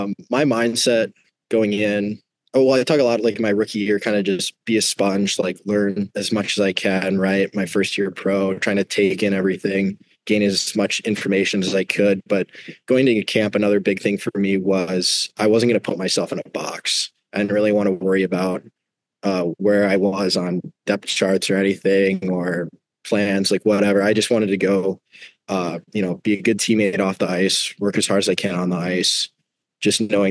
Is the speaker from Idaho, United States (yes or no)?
no; Michigan, United States; Growing up in Michigan, I was always a Red Wings fan.